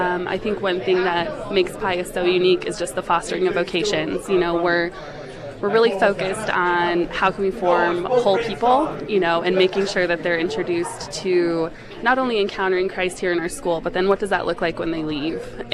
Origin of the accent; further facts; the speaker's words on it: South Dakota, United States; I'm not. I'm actually from South Dakota.